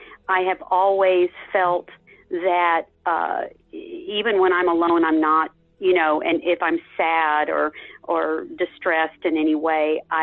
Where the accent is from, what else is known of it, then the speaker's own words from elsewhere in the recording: Texas, United States; But I was raised in Texas, but my grandmother, had a sister in New Jersey.